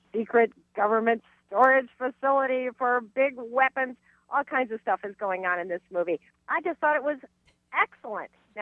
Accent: Washington, District of Columbia, United States; it takes place in my hometown of Washington, D.C. This is the real Washington, D.C.

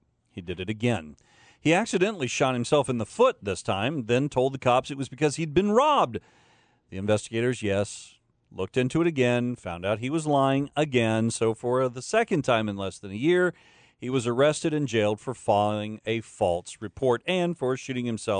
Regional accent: Florida, United States; Then, what would this segment be without a story from my home state, 27-year-old Peter James Bonfiglio of Port Charlotte, Florida

